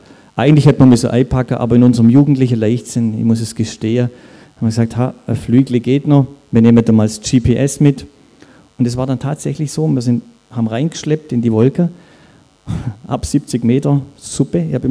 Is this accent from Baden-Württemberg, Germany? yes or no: yes; Baden-Württemberg, Germany; so wie hier in meiner Heimat, nicht weit von hier, Schramberg, Dunningen.